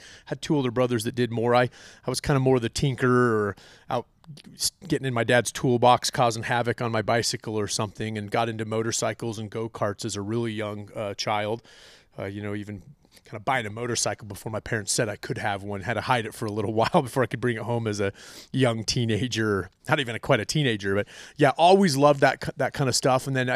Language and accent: English; Utah, United States; I grew up here in Utah. It's kind of all I've known.